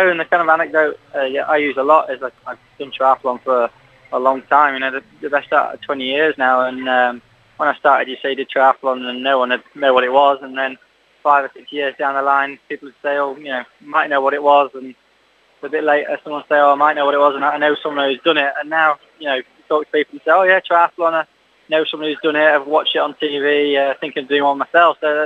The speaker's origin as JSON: {"language": "English", "region": "Yorkshire and the Humber", "country": "United Kingdom", "said": "I mean, I'm from Yorkshire, so we've got lots of kind of similar roads and bad weather as well"}